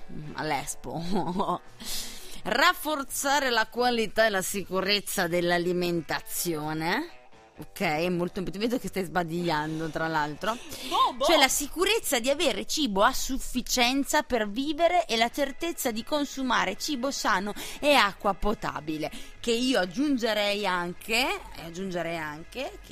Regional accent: Campania, Italy; Esatto, perché io sono campana, da buona campana.

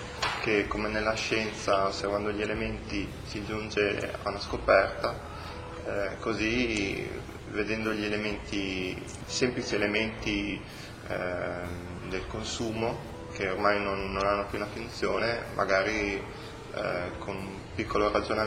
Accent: Udine, Friuli-Venezia Giulia, Italy; born there; sono nato a Udine

